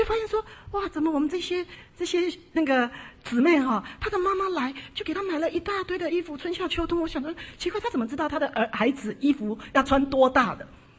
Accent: Taiwan; moved away; 那我们在台湾呢，我们台湾人，我们的爸爸都是受日本式教育

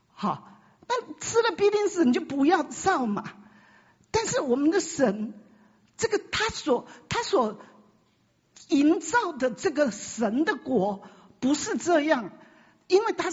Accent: China; 其实我觉得我们中国人还算是蛮善良的

